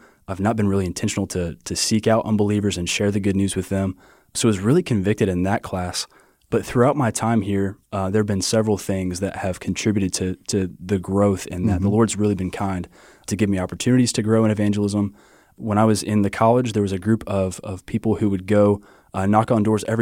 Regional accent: Lexington, North Carolina, United States; So, I'm from Lexington, North Carolina, originally.

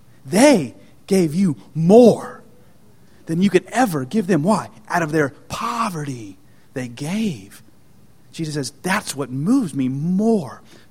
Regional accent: United States; and I'm really happy because I'm an American, and I have stuff.

